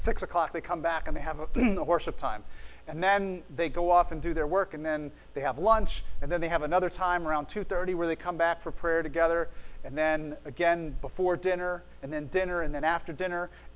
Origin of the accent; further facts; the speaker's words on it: Wallingford, Connecticut, United States; now in Massachusetts, United States; I got to go to church in my hometown one Sunday, Wallingford, Connecticut. And about the time I moved here to Massachusetts